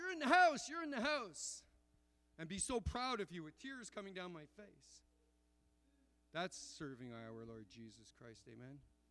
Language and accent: English; Montreal, Quebec, Canada; When I grew up in Montreal, Roman Catholic